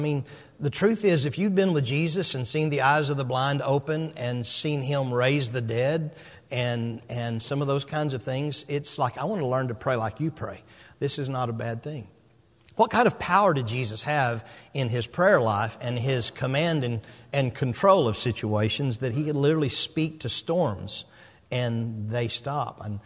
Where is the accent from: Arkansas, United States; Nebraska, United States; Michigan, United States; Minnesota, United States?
Arkansas, United States; I'm from Arkansas, and so some of you might have detected in my dialect that I'm not from around here.